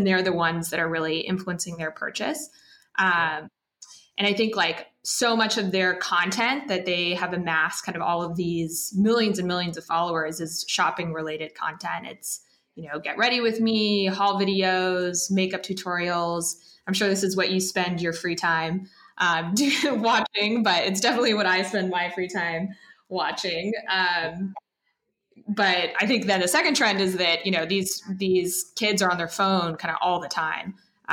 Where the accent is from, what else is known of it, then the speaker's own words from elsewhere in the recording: Anchorage, Alaska, United States; So I grew up in Anchorage, Alaska, so didn't have access to very many stores or malls.